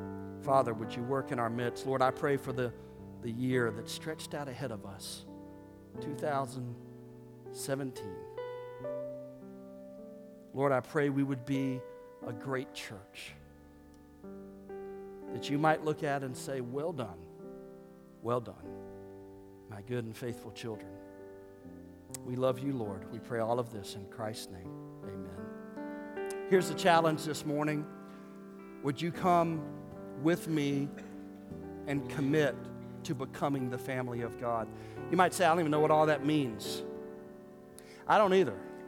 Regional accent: United States; I love being an American. I love the freedom we have.

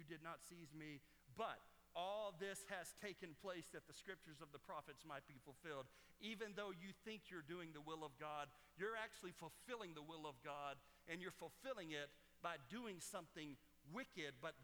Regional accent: United States; I mean, look, I'm an American too.

